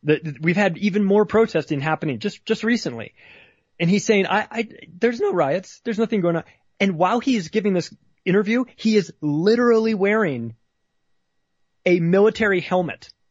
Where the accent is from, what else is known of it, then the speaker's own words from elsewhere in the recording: California, United States; I'm a Californian. I grew up in California, lived there for 35 years. It is my home. I don't live there any longer, but I still have a deep attachment to it.